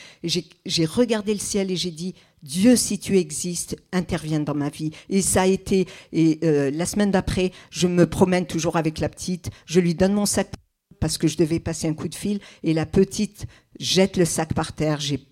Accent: Kabylie, Algeria; born there; Je suis née en Algérie, en Kabylie, et je viens d'un arrière-plan hyper strict, mais grave, hein. Pas religieux du tout.

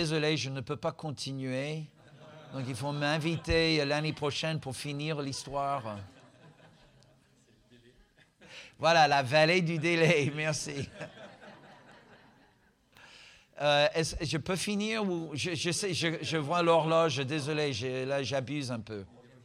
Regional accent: United States; French is a second language; Si vous n'avez pas encore distingué, je suis américain.

